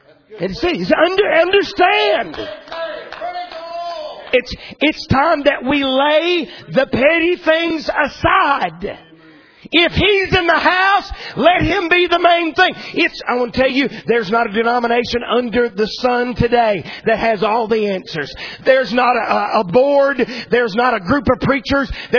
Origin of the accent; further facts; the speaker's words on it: North Carolina, United States; I was raised over in Surrey County in tobacco farming country. Everywhere you turn, Surrey County was a tobacco farm.